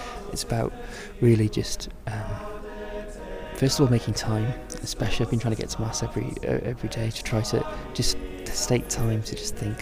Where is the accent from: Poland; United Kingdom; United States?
United Kingdom; England; I'm 26 and I'm from England.